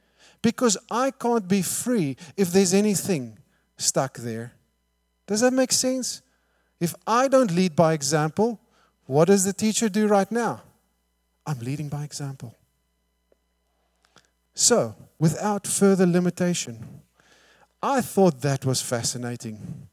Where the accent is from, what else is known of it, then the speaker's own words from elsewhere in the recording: South Africa; first language Afrikaans; English is a second language; wherein English, I almost said Afrikaans, my native tongue, but in English